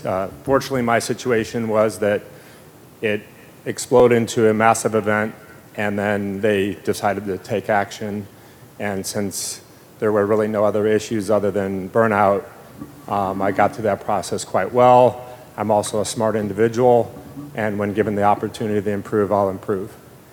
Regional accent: San Diego, California, United States; I'm a surgeon from San Diego

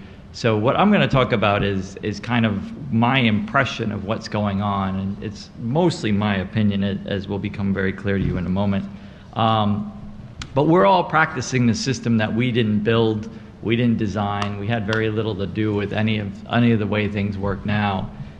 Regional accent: New Orleans, Louisiana, United States; So I'm from New Orleans. This was a charity hospital.

